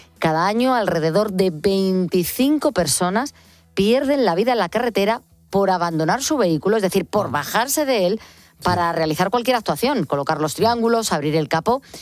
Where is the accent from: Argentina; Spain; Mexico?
Spain; como buenos españoles, la mayoría hemos demorado hasta el último momento para hacernos con ellas.